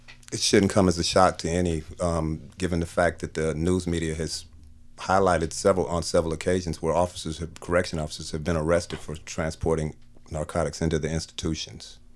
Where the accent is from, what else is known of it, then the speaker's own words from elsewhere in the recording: Seattle, Washington, United States; I was brought up in Seattle primarily. I've lived in Seattle for the last 35 years.